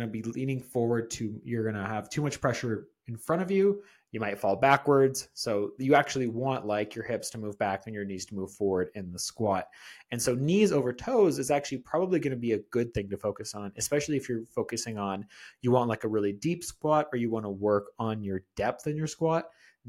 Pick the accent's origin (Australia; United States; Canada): Canada; British Columbia; I'm Canadian, if you guys didn't know. I think I mentioned that before, but apparently I don't have too much of an accent.